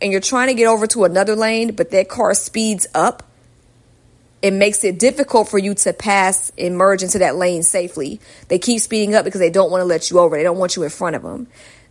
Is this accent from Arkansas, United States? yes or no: no; Atlanta, Georgia, United States; also born or lived in Los Angeles; I was in LA for some years, and I'm from Atlanta, but I moved to LA in 2018. And then I came back a few years later. And now I'm back in Atlanta